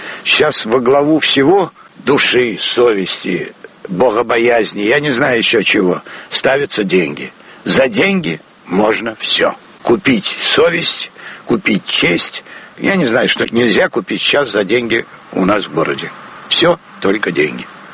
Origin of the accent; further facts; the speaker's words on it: Saint Petersburg, Russia; Я работаю на такси 50 лет в городе Ленинграде. Я не могу называть его Санкт-Петербургом, потому что я коренной ленинградец.